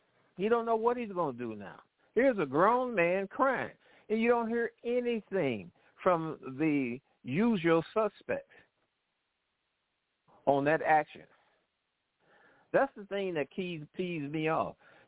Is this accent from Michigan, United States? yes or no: no; St. Louis, Missouri, United States; I'm from St. Louis.